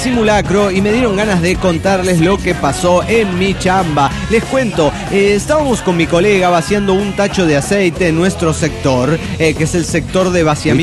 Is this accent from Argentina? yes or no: yes; El Bolsón, Río Negro, Argentina; Yo soy del Bolsón, pero vengo de un viaje, el mejor viaje de mi vida.